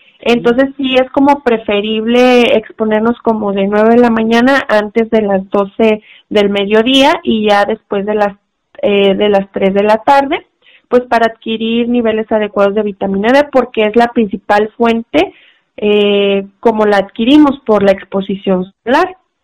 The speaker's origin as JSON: {"language": "Spanish", "country": "Mexico", "said": "por nuestra propia genética, como mexicanos sí tenemos deficiencia."}